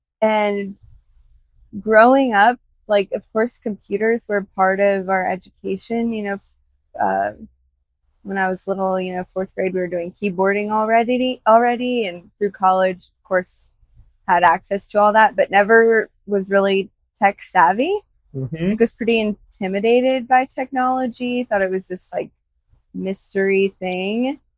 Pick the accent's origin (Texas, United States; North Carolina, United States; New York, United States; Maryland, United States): North Carolina, United States; Charlotte; Yeah, I grew up here in Charlotte, actually just a little bit south of here.